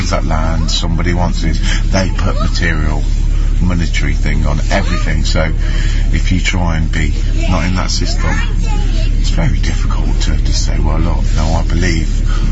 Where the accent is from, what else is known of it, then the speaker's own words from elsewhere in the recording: Coventry, West Midlands, United Kingdom; Well, me personally, when I grew up in Coventry, I found, through the football and whatever, I felt like a family connection with friends.